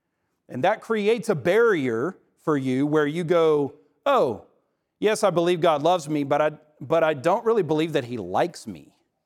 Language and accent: English; Arkansas, United States; And I grew up in Central Arkansas. Any Arkansans in here?